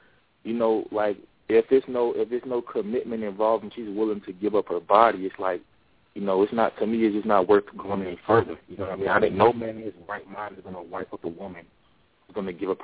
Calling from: Atlanta, Georgia, United States; I'm calling in from Atlanta, Georgia.

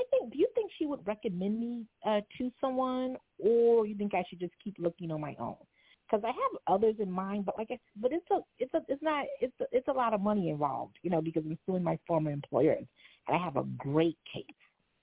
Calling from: Bethpage, New York, United States; I'm calling from Bethpage, Long Island.

